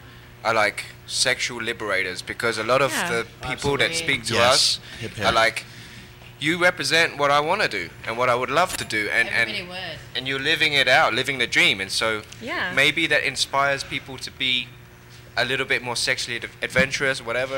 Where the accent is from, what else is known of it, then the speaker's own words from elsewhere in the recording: England, United Kingdom; also born or lived in Thailand; I grew up in England, so I have a completely Western upbringing. But I was born in Thailand to Thai parents